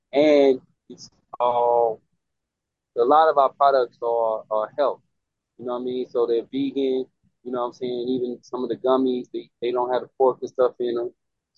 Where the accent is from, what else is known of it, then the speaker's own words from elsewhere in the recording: Tulsa, Oklahoma, United States; And I'm originally from Tulsa, Oklahoma. That's where I was born and raised.